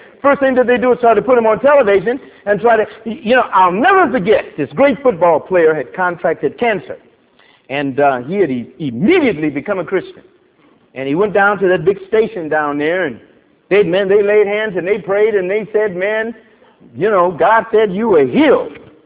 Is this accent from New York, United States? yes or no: no; Missouri, United States; Show me. I'm from Missouri. I got to see it.